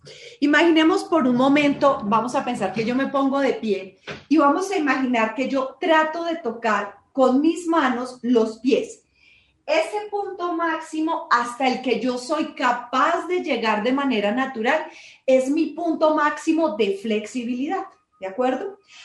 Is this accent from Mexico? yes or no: no; Colombia; estoy en mi país, en mi Colombia